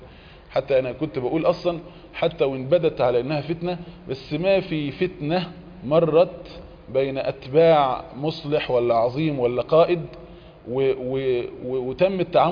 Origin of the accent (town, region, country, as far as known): Egypt